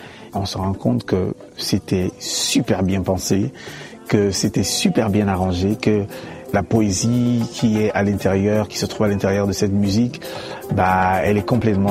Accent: Cameroon; Je suis né au Cameroun, grandi au Cameroun

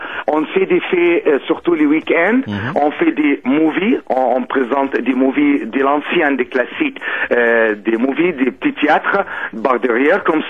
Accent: France; je suis d'origine égyptienne, j'ai grandi en France.

